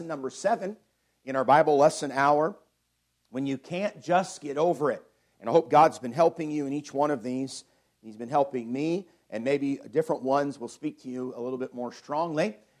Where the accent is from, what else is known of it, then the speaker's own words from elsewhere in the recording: British Columbia, Canada; I was born here in British Columbia, and I've stayed in British Columbia my entire life.